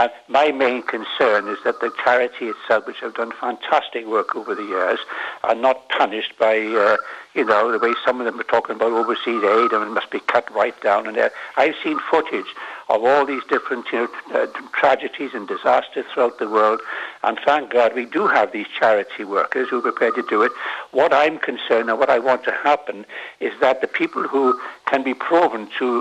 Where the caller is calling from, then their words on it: Los Feliz, California, United States; Los Feliz.